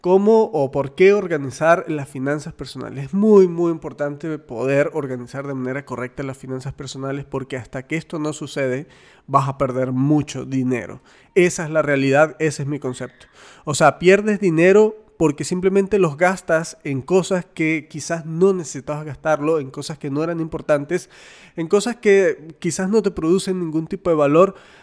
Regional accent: Tovar, Mérida, Venezuela; yo soy de Venezuela, Tobar, Estado Mérida, Venezuela, y Tobar es un pueblito muy pequeño

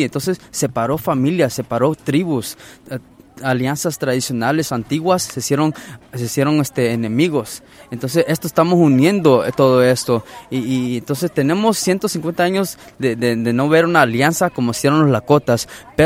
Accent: Los Angeles, California, United States; Yo vengo de Los Ángeles, California.

